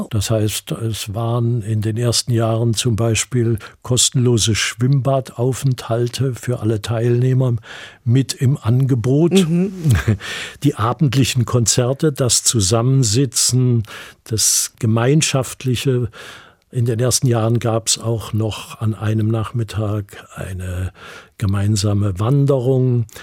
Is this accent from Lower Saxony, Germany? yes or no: no; Staufen, Baden-Württemberg, Germany; Ich komme ja aus Staufen und bin dort aufgewachsen und lebe jetzt auch wieder dort